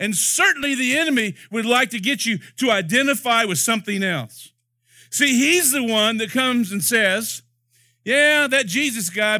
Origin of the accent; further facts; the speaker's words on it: Oklahoma, United States; When we moved here almost 18 years ago, I came from Oklahoma, and there is no professional sports in Oklahoma City except for Oklahoma Sooners.